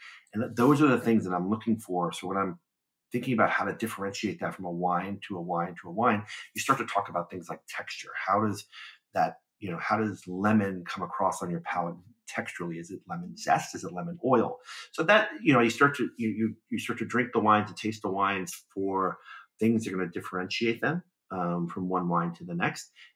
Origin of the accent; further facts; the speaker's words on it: Brooklyn, New York, United States; I grew up in Brooklyn, New York. I wasn't exposed to a lot of the aromas and flavors that I would read in my peers' or critics' tasting notes.